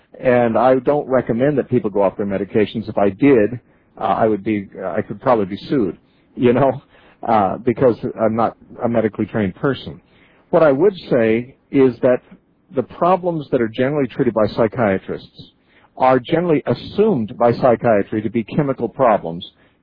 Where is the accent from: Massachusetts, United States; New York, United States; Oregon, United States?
Oregon, United States; McMinnville; he found out I was from McMinnville, as you are